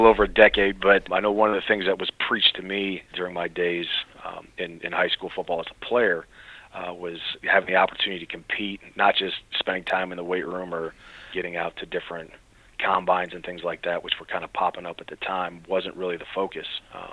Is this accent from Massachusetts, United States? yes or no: no; St. Louis, Missouri, United States; I think part of it is I'm originally from St. Louis, so there's a natural draw there with having family in town.